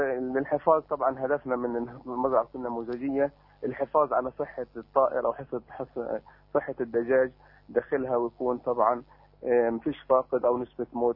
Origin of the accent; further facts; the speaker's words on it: Gaza Strip, Palestine; طبعا نحن المزارع عندنا في غزة بسبب وضع الاقتصاد